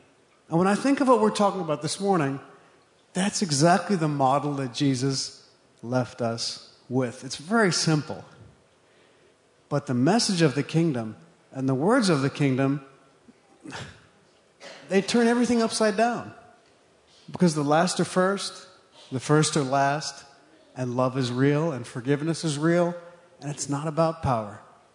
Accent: Zimbabwe; I was born in Zimbabwe, Rhodesia at the time, and I just grew up there. That was my home. I didn't know anything else. And my parents were also born there.

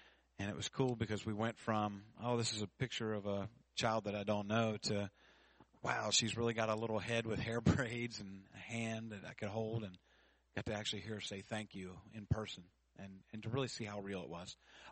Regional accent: United States; born there; if I wasn't born here in the States

